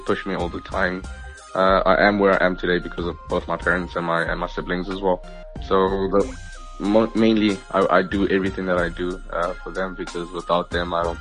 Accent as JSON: {"language": "English", "town": "Alexandra", "region": "Gauteng", "country": "South Africa", "tie": "born or raised there", "said": "I saw it as a way of out of the township, because I grew up in Alexandra. We didn't have much growing up"}